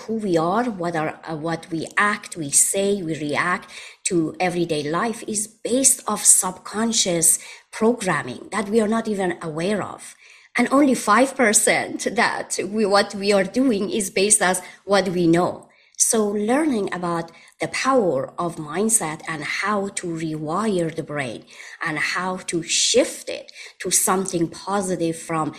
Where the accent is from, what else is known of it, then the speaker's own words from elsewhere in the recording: Iran; now in United States; As you mentioned, I am originally from Iran and I moved to America about 33 years ago.